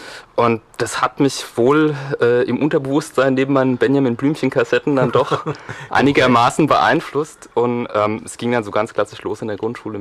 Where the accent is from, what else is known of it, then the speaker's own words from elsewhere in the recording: Seeheim, Hesse, Germany; Ich komme gebürtig aus Seeheim.